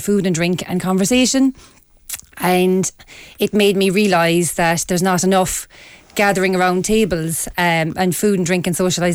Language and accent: English; Cork, Munster, Ireland; Yeah, I'm from Cork and I'm very clever.